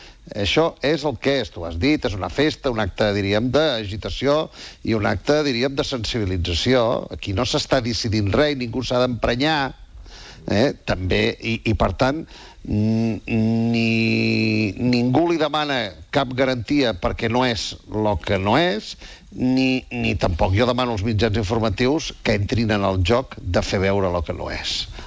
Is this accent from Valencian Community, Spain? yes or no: no; Girona, Catalonia, Spain; jo sóc de Girona i no em toca